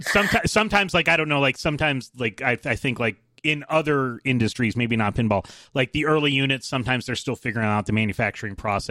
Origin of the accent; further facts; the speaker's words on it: the South, United States; I'm here from the South US, and you know how much we live on air conditioning.